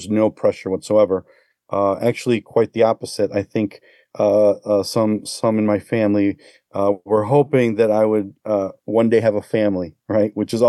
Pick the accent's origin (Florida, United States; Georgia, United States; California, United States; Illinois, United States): Illinois, United States; Chicago; first language Spanish; English is a second language; I was born a couple of decades later, born and raised in Chicago. So the funny thing about that is in the home, it was Mexico. So Spanish was my first language